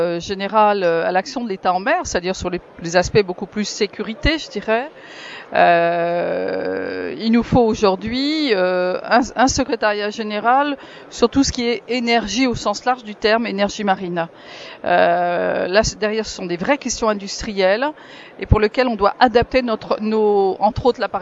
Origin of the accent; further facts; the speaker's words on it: Brest, Brittany, France; en même temps je suis bretonne et brestoise.